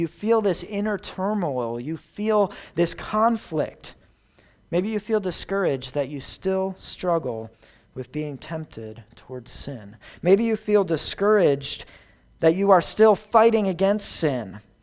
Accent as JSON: {"language": "English", "town": "Philadelphia", "region": "Pennsylvania", "country": "United States", "tie": "born or raised there", "said": "I grew up outside Philadelphia. And one thing people did out there was went tubing down the Delaware River."}